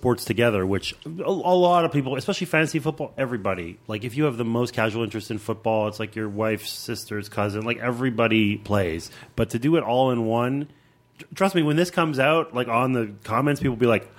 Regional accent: Canada; I'm Canadian

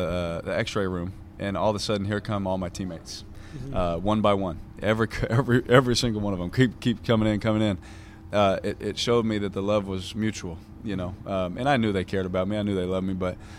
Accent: Bakersfield, California, United States; also born or lived in Fresno / Houston; I'm from Fresno. I was born in Fresno, grew up in Bakersfield and Houston a little bit

